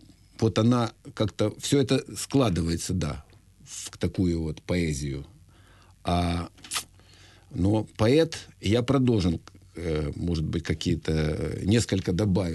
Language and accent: Russian; Kyiv, Ukraine; Я киевлянин коренной